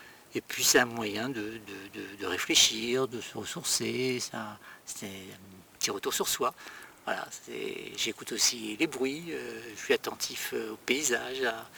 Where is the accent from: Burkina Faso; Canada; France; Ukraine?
France; Occitanie; Écoutez, je viens du Pays d'Olme, hein, de la station du Pays d'Olme